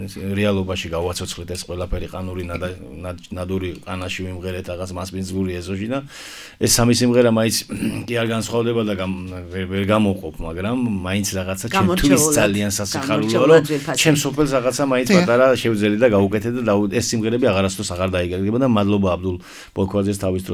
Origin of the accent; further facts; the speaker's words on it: Keda, Adjara, Georgia; მე მოგახსენებათ დაბაქედაში დავიბადე, გავიზარდე, მაგრამ მამაპაპისეული სოფელი მაქვს კვაშტაში